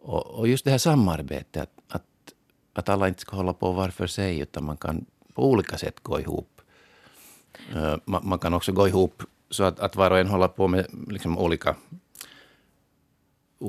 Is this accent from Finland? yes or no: yes; Porvoo, Uusimaa, Finland; nu så talar jag så där som Borgåbo